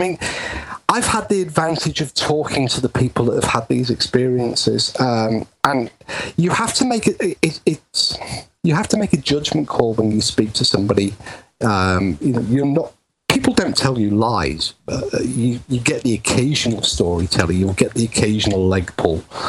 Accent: Liverpool, North West England, United Kingdom; And growing up in Liverpool in the 70s and 80s, you could understand why, because Liverpool was a very dead city and it had closed down.

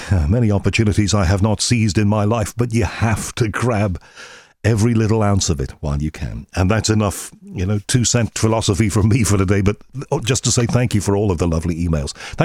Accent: Liverpool, North West England, United Kingdom; from what I remember growing up in Liverpool.

